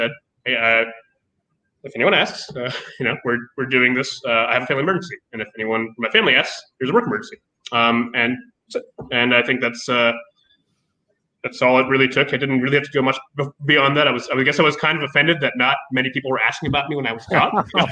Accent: Columbus, Ohio, United States; if I can contribute back to the community that raised me, like the Columbus, like, I grew up in Columbus.

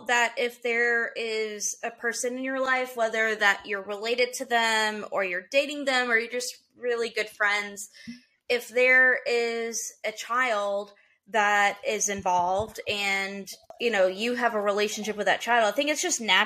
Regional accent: Tennessee, United States; because I will say I grew up in Middle Tennessee, and this is one of those cases that I remember hearing a lot about.

